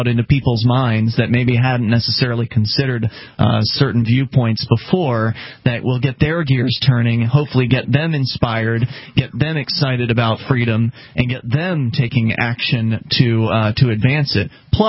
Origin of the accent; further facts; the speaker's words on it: the South, United States; but Mark and myself and Dale are all native Southerners.